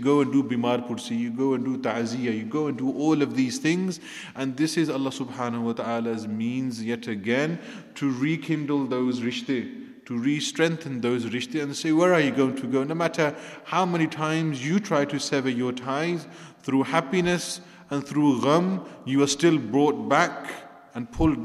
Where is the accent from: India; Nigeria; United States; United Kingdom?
United Kingdom; Redditch, West Midlands; from yesterday's event that took place in my hometown in Redditch.